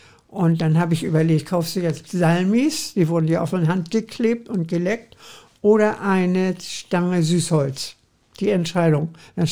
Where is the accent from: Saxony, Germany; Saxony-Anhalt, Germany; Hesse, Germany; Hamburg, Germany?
Hamburg, Germany; Und jetzt kommt eben meine Kindheitserinnerung an St. Pauli, weil ich nämlich von der Seilerstraße jeden Morgen, also erstmal von der Schlachterstraße zur Seilerstraße marschieren musste, über die Reeperbahn und mittags wieder zurück.